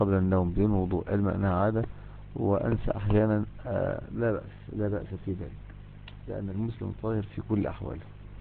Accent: Mansoura, Dakahlia, Egypt; يعني حتى في بلدنا المنصورة محلات كبيرة

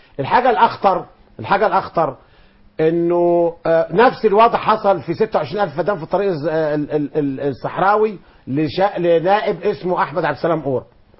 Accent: Egypt; وأنا راجل من الريف مصر وما عنديش ظهير صحراوي

